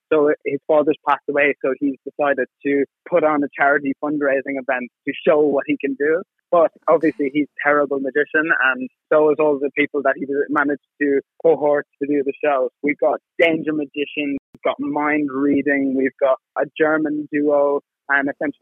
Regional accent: Sligo, County Sligo, Ireland; moved away; also born or lived in Australia / Asia; I'm from Sligo. I left Sligo about 10 years ago, lived in Australia, Asia

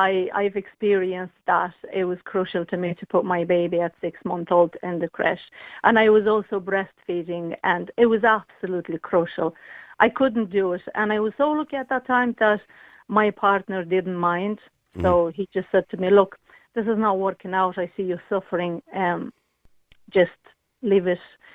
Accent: Moldova; English is a second language; I'm originally from Republic of Moldova.

